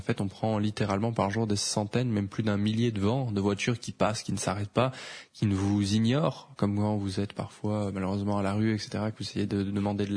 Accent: Toulouse, Occitanie, France; il ne savait pas que je venais de Toulouse

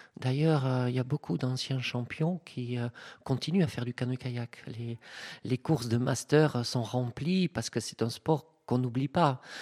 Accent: Gerde, Occitanie, France; also born or lived in Tarbes; je suis native de Tarbes, mais enfin, j'ai passé une semaine à Tarbes. Non, j'ai vécu toute ma vie, enfin toute mon enfance jusqu'à les études supérieures, dans un petit village qui s'appelle Gerde, à côté de Bagnères-du-Bigorre, au pied du pic du Midi et en pleine Occitanie.

